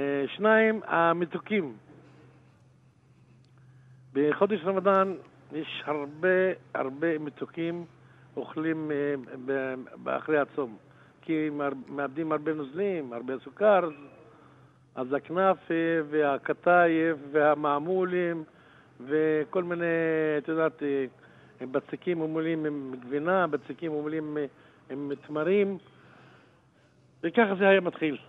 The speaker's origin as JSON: {"language": "Hebrew", "town": "Kafr Qana", "region": "Northern District", "country": "Israel", "tie": "born or raised there", "said": "כי אני נולדתי בכפר קנה, אוקיי? והזכרונות שלי בכפר קנה זה בשנות ה-60-70."}